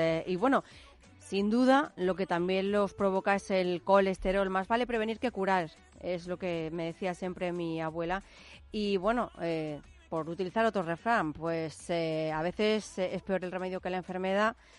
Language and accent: Spanish; Marbella, Andalusia, Spain; pronto vais a estar en mi tierra el día 7 en Starlight Marbella.